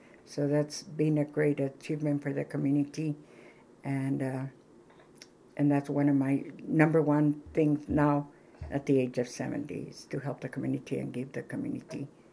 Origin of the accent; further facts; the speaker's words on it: Cerro, New Mexico, United States; I was born and raised in Cerro, New Mexico. I went to school in Cerro, then Cuesta High School.